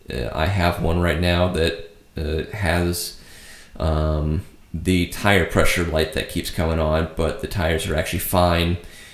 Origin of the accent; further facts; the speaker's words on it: Nebraska, United States; now in Wilmington, United States; Once again, I grew up in Nebraska where people breaking in, at least in my neighborhood, was not a big priority.